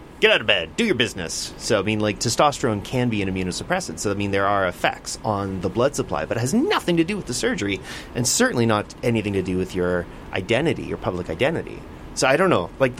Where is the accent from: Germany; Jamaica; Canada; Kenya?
Canada; Burlington, Ontario; I'm from Burlington, so all suburbs to me is just like this giant white smear.